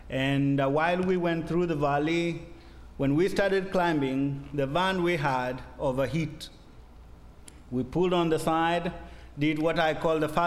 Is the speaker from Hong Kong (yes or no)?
no; Kenya; Good morning. … was born in Kenya. I'm a Kenyan. I'm a pastor at Heritage Baptist Church in Nairobi.